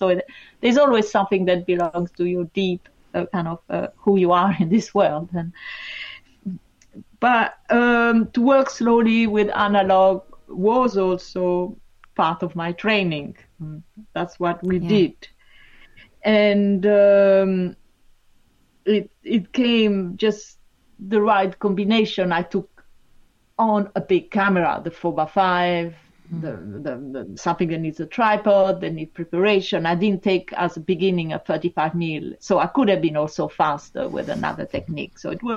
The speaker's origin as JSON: {"language": "English", "town": "Rome", "region": "Lazio", "country": "Italy", "tie": "born or raised there", "said": "And I grew up in Rome, so beautiful city, a lot of life, a lot of stones, a lot of wonderful building."}